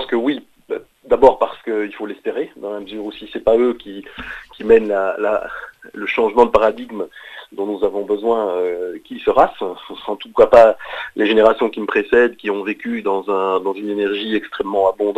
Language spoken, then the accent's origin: French; Belgium; quand j'avais l'âge de pouce, on regardait un peu les affiches des Verts, les écolos chez nous en Belgique